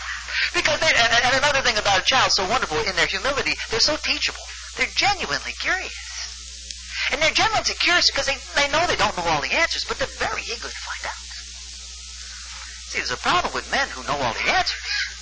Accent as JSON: {"language": "English", "region": "New York", "country": "United States", "lives_now": "California, United States", "said": "I came from New York to California."}